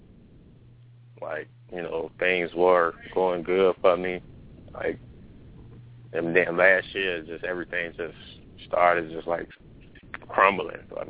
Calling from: Indiana, United States

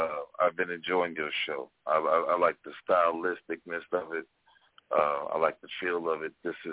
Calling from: Arkansas, United States; from Arkansas.

